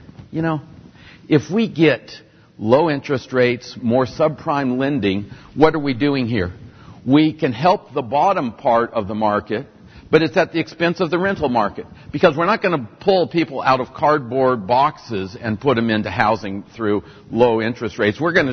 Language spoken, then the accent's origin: English; Portland, Oregon, United States; I'm from Portland, Oregon.